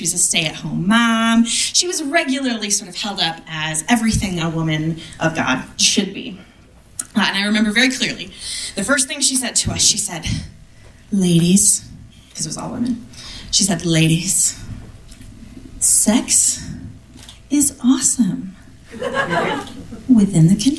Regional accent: Midwest, United States; So, I grew up in the Midwest. Good church-going family.

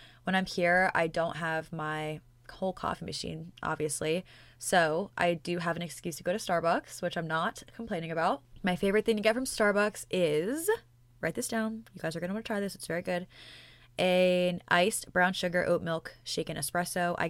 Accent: Pennsylvania, United States; and I'm an Eagles fan, and I'm from Pennsylvania, like I just said. So I decided to drive back home to spend some time with my family for the weekend

